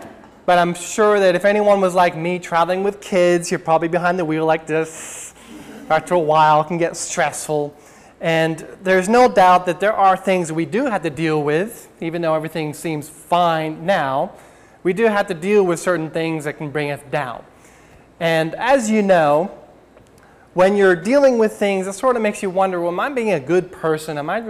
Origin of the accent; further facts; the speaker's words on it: Ivyland, Pennsylvania, United States; I'm from Ivyland, and this is my first time here at Jacobs Creek